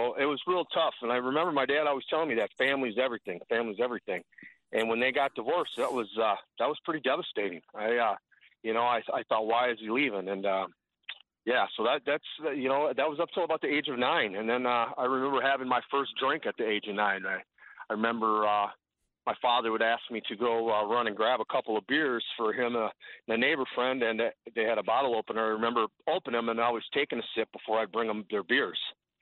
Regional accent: Minneapolis, Minnesota, United States; Yeah, I grew up in the Minneapolis area. Mom and dad at home.

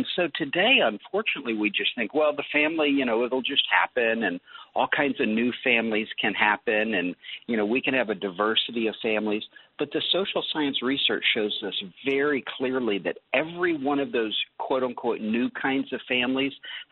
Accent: Florida, United States; I grew up in Florida, so I am an ocean guy, but you know what? I'm a mountain guy as well.

